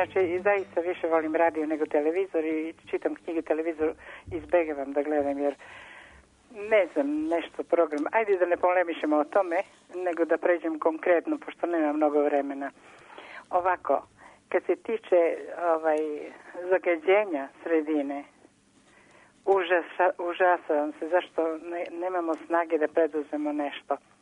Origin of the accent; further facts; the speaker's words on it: Pristina, Pristina District, Kosovo; moved away; Ja sam rodom iz Prištine, a mi smo pobegli iz Prištine kad je Tito po Titovim režimom, jer nismo mogli tamo da živimo.